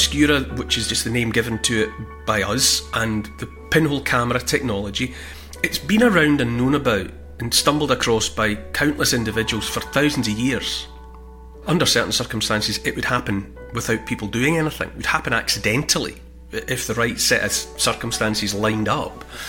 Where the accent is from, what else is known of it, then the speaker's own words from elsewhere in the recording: Dumfries, Scotland, United Kingdom; When I grew up in Dumfries, and there was a camera obscura in Dumfries